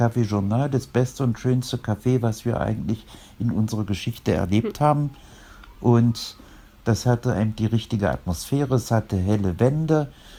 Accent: Cologne, North Rhine-Westphalia, Germany; ich komme aus Köln

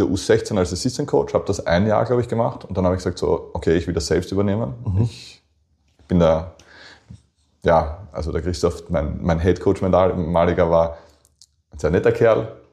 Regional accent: Vienna, Austria; born there; Also geboren bin ich in Wien. Ich wohne aber, oder meine Wohnung und meine Eltern wohnen in Deutschwagram. Das ist die erste Ortschaft nach Wien, könnte man sagen, östlich.

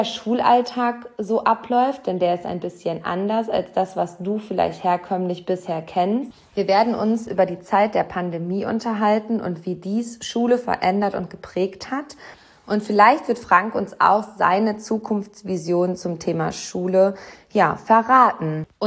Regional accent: Hamm, North Rhine-Westphalia, Germany; Frank Wagner ist Schulleiter der Gebrüder Grimm Schule, einer Grundschule in meiner Heimatstadt Hamm.

